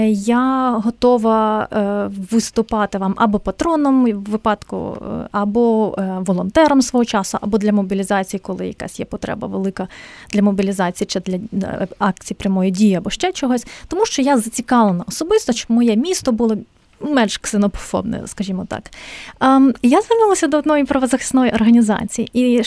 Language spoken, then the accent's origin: Ukrainian; Lviv, Lviv Oblast, Ukraine; У Львові, це моє рідне місто